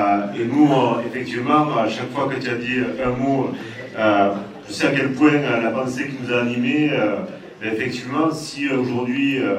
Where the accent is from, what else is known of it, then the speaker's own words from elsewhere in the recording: France; je prononce très mal, hein, si je suis français